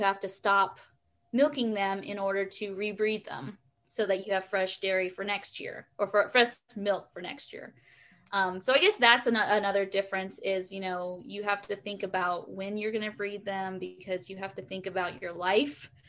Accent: California, United States; I'm originally from California, so I'm like, I get the heat, but humidity is definitely its own monster.

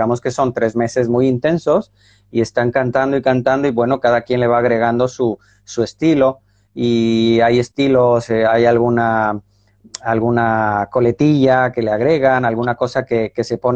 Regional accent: Mexico; Yo no soy mexicano, me crié en México.

